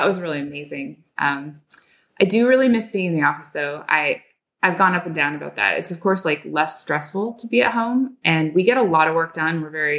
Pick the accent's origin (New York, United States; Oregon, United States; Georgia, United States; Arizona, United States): Oregon, United States; also born or lived in Seattle; now in San Francisco, United States; although I am from Oregon originally, so this isn't super weird. I lived in Oregon, moved to Seattle, lived in Oregon, and then moved down to San Francisco about 8 years ago.